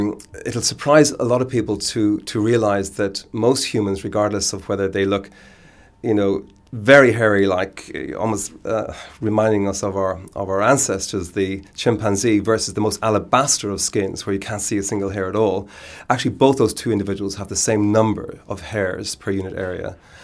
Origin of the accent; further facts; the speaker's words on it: Ireland; at that time, being Irish, wasn't able to access a funding supply that was only available for British students.